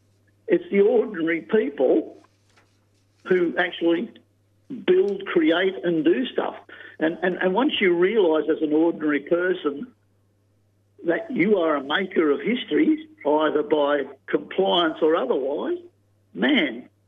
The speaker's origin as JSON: {"language": "English", "town": "Wollongong", "region": "New South Wales", "country": "Australia", "said": "I'm from Wollongong, she's from Newcastle."}